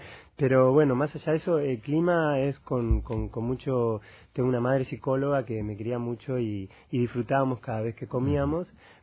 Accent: Argentina; soy cocinero, soy argentino y puedo dialogar igual con cualquier persona.

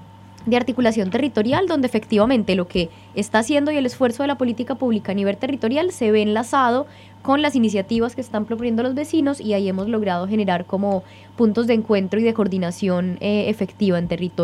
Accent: Medellín, Antioquia, Colombia; born there; Nací en Medellín, en Colombia.

